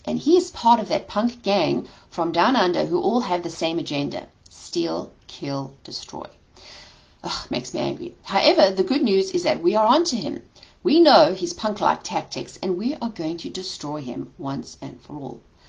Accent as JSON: {"language": "English", "country": "South Africa", "tie": "born or raised there", "moved": "yes", "said": "growing up in South Africa and the trauma I had to go through as a child"}